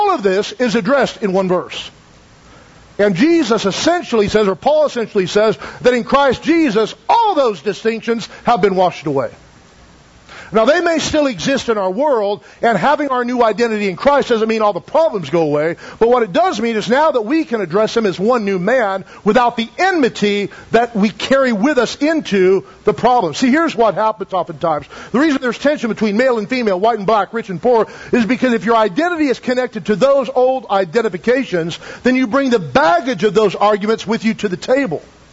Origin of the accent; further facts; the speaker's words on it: United States; I'm an American. I love our country.